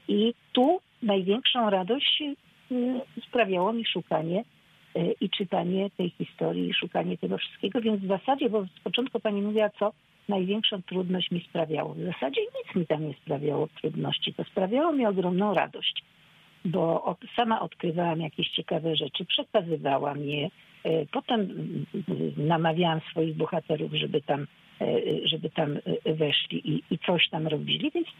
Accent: Kraków, Lesser Poland, Poland; born there; kocham Kraków, w którym się urodziłam, w którym urodziła się moja rodzina, moi przodkowie.

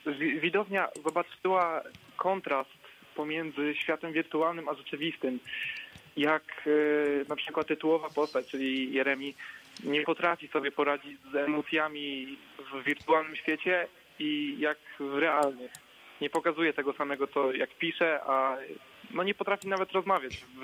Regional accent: Gorzów Wielkopolski, Lubusz Voivodeship, Poland; Jestem uczniem zespołu szkół ekonomicznych w Gorzowie. Urodziłem się również w Gorzowie.

